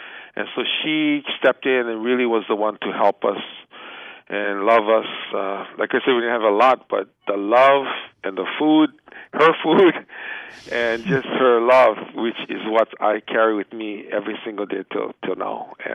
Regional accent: Kapa'a, Hawaii, United States; Born and raised in downtown Kapa'a, in the moku of Puna. And, born and raised in Kapa'a, and fortunately had a little hard upbringing.

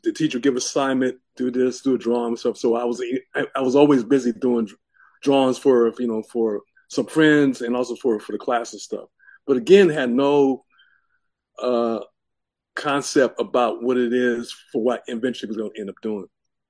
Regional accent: Long Beach, California, United States; also born or lived in San Diego / Los Angeles; I was born in San Diego in a Navy hospital. My dad was in the Navy, and I'm only child. So, and then in San Di and that was San Diego, and then we moved up and down the coast, and then we settled in Long Beach

